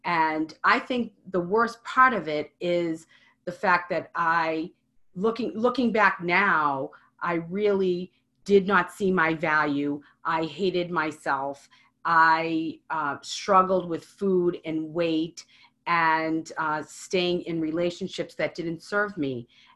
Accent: Medford, Massachusetts, United States; As you said, I am from Medford, Massachusetts.

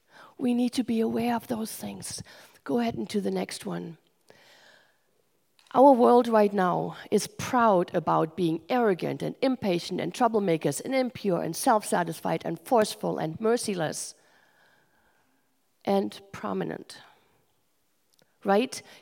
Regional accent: Germany; I grew up in Germany very quickly. I grew up in a crazy house

